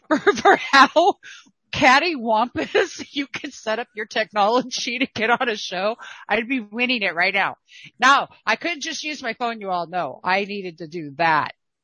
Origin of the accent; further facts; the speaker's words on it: California, United States; I'm from California.